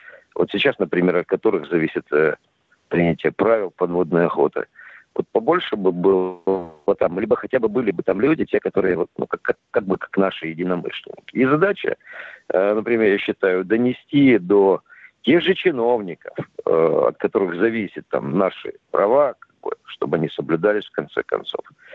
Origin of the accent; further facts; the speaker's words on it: Novorossiysk, Krasnodar Krai, Russia; приветствую и город Новороссийск, один из моих родных городов